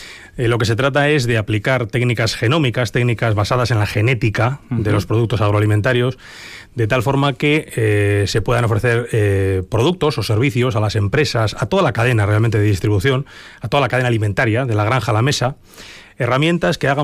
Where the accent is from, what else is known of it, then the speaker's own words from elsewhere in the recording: Bilbao, Basque Country, Spain; now in Vitoria, Spain; pues soy de Bilbao, pero afincado desde hace un tiempo en Vitoria, sí.